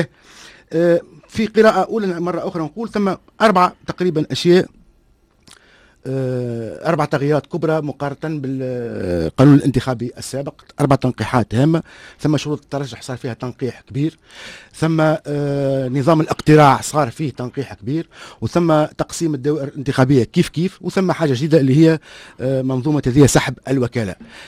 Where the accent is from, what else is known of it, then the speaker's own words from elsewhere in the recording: Tunisia; انت تونسي وانا تونسي، انت عايش في الخارج وانا عايش في تونس